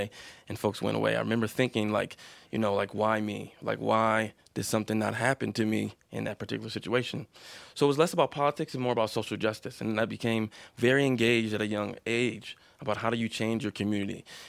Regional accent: Michigan, United States; I'm from Michigan.

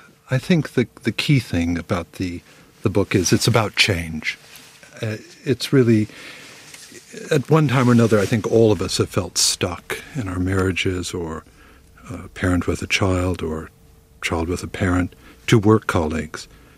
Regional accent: Indiana, United States; I think partly my upbringing. I grew up in Indiana.

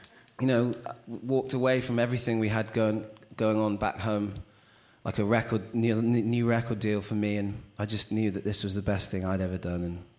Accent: Porthcawl, Wales, United Kingdom; my family are from a traveling fairground, and they were settled when I was born in Porthcawl in South Wales, and they had an arcade on the fair.

